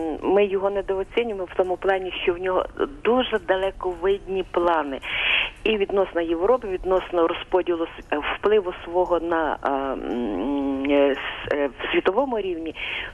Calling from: Kyiv, Ukraine

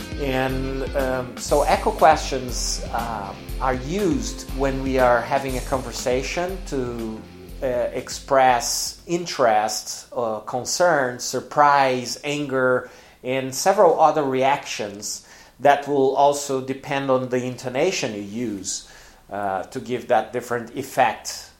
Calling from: Porto Alegre, Rio Grande do Sul, Brazil; English is a second language

